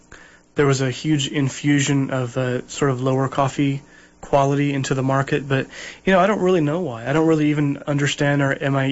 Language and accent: English; Midwest, United States; now in Portland, United States; and I grew up in the Midwest. I'm kind of a Midwestern boy. I haven't lived there for quite some time